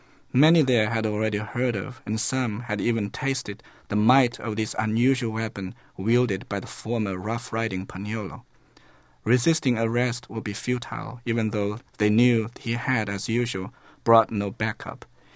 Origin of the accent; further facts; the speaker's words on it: China; English is a second language; moved away; You know, I grew up in China, and I used to watch a lot of Chinese operas.